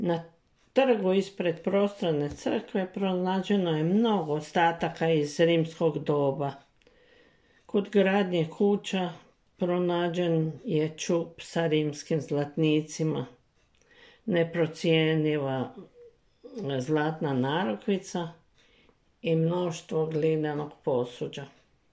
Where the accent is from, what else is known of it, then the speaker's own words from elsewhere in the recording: Petrijanec, Varaždin County, Croatia; Rođena sam u Petrijancu i gotovo cijelo djetinjstvo sam provela tu uz roditelje. Živjela sam u kamenoj kućici na kraju ulice Butine.